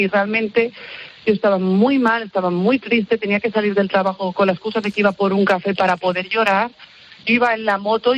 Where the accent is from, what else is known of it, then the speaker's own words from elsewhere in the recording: Barcelona, Catalonia, Spain; born there; me fui a uno de los hospitales de referencia de Barcelona, uno privado, donde yo nací